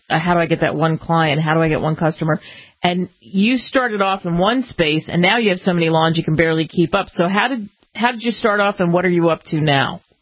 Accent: East Coast, United States; I grew up in the East Coast, and you're in Richmond, Virginia.

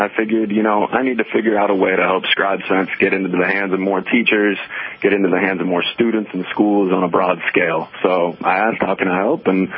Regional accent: Minnesota, United States; born there; now in Houston, United States; Well, I'm actually from the Midwest. I was born in Minnesota, to be specific. And I'm also actually a sixth grade teacher and a basketball coach in Houston, Texas.

